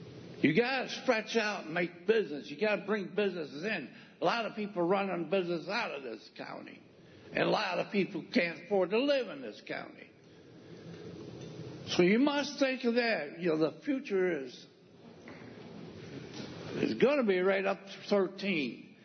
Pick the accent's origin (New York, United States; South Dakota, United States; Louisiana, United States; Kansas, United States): New York, United States; Newfield; I'm from Newfield. You all know me.